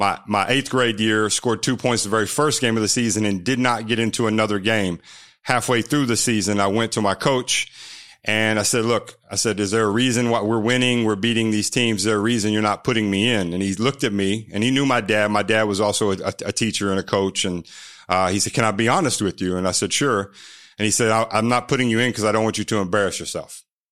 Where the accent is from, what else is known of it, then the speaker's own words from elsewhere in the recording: Bowling Green, Kentucky, United States; I grew up in Bowling Green, Kentucky, home of the Corvette, small town, small city on I-65